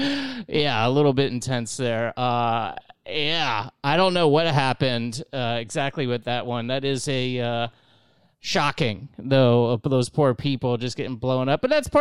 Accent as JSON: {"language": "English", "region": "Florida", "country": "United States", "tie": "born or raised there", "said": "I mean, growing up in Florida, obviously fireworks were a big part of my childhood"}